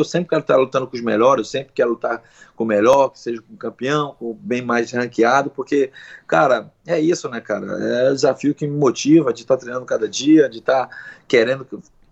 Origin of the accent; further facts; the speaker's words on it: Brazil; mesmo nós sendo brasileiro